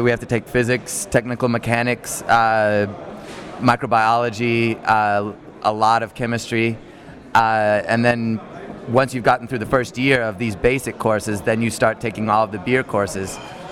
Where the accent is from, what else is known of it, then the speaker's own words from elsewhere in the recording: Texas, United States; moved away as an adult; now in Germany; I grew up in Texas. I studied German at the University of Texas, and after I graduated there with a bachelor's, I decided to move to Germany and study brewing science.